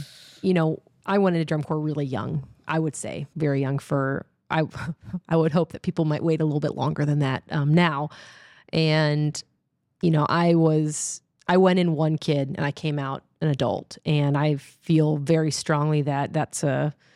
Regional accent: Austin, Texas, United States; I feel like living and growing up in Austin and having a home base here

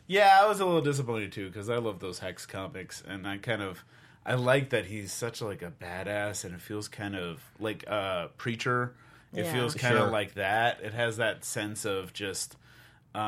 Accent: United Kingdom; No one will know that I am British if I talk like this.

